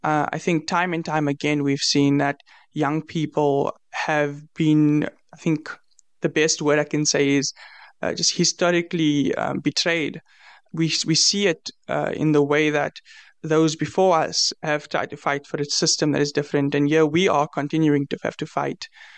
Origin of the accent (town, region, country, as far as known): South Africa